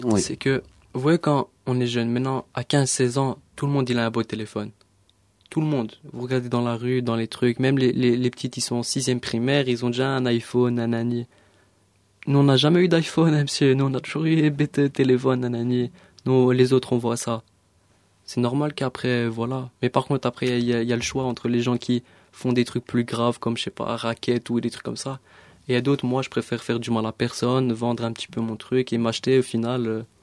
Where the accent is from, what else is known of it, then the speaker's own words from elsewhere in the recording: Etterbeek, Brussels, Belgium; Là où j'ai grandi, monsieur, c'était vraiment... C'était, comment dire, c'était pauvreté, monsieur.